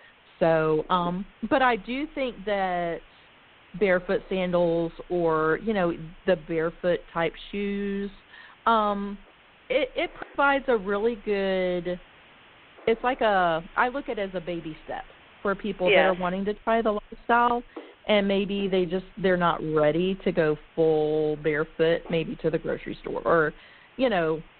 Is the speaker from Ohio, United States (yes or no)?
no; Georgia, United States; also born or lived in Dallas; Yes, I grew up in Georgia. Gosh, I've been here. I'm 43 years old, and we moved here like when I was one with my parents.